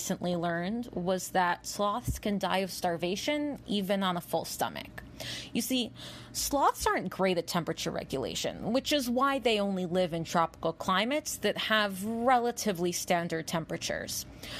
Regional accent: Philadelphia, Pennsylvania, United States; from Philly, longtime listener and fan, second time contributor.

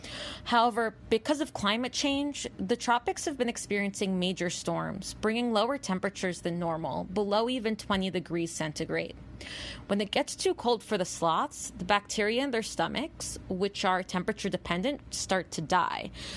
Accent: Philadelphia, Pennsylvania, United States; from Philly, longtime listener and fan, second time contributor.

